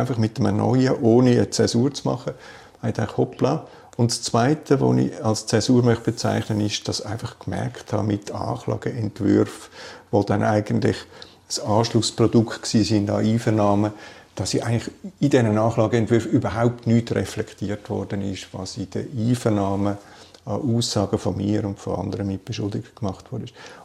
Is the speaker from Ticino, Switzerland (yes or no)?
no; Bern, Switzerland; weil auch für mich als Berner nicht die Reise nach Zürich.